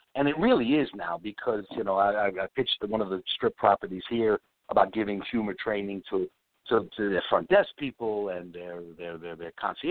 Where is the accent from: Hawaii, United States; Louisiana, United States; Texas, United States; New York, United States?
New York, United States; New York City; I grew up in New York City, a little chubby kid.